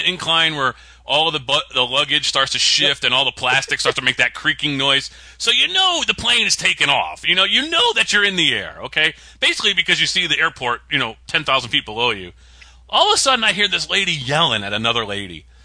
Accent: Connecticut, United States; I was like, I live in Florida now, but I'm from Connecticut.

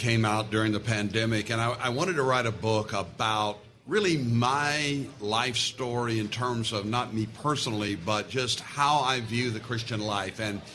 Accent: Fort Worth, Texas, United States; born or raised there

